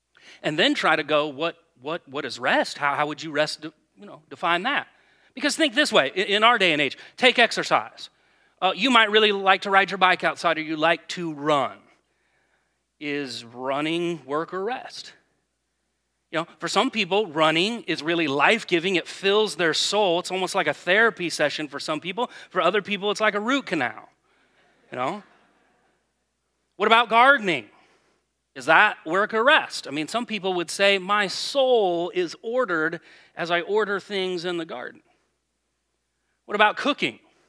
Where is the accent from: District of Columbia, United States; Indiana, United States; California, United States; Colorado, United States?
Indiana, United States; And since we're from Indiana, we'll change it a little bit.